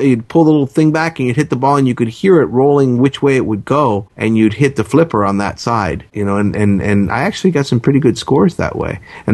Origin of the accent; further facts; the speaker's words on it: Miami, Florida, United States; because I'm originally from Miami and in that area where the show came from.